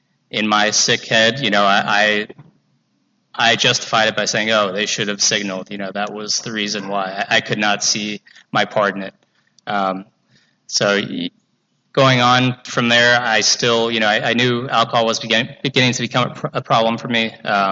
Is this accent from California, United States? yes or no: yes; Los Angeles, California, United States; So I'm a local guy. I grew up in Southern California, L.A.